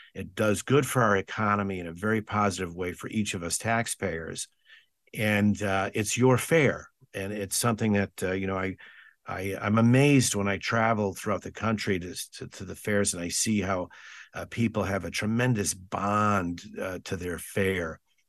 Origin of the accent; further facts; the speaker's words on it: West Springfield, Massachusetts, United States; My office is within walking distance of the house I was born and raised in the Mittenaig section of West Springfield.